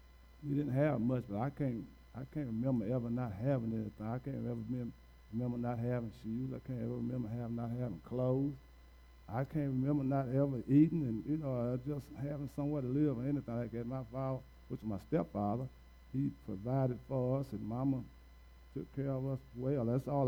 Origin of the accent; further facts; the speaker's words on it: Hopkinsville, Kentucky, United States; I was born in Hopkinsville, Kentucky. I raised up in a community called Derrida Avenue. They call it DA. one of the roughest communities in Hopkinsville.